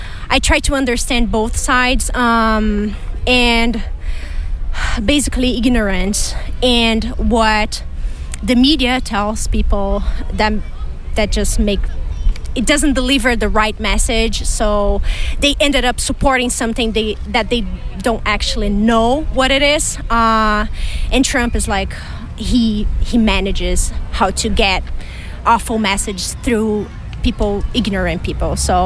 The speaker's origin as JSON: {"language": "English", "country": "Brazil", "said": "I'm from Brazil."}